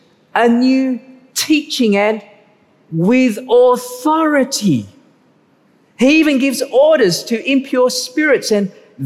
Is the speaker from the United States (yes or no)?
no; Malacca, Malaysia; I grew up in Malaysia especially, and in a particular town called Malacca.